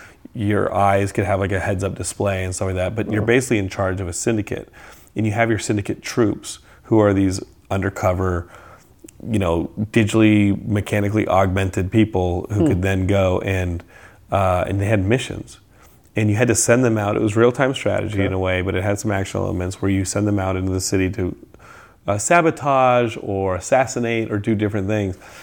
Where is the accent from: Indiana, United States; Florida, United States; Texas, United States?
Texas, United States; Austin; And growing up in Austin, there was nothing bigger than Origin.